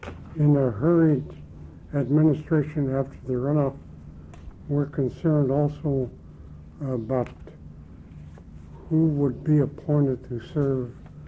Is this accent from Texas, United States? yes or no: no; Angoon, Alaska, United States; now in Juneau, United States; I am from Angoon. My wife and I reside here in Juneau.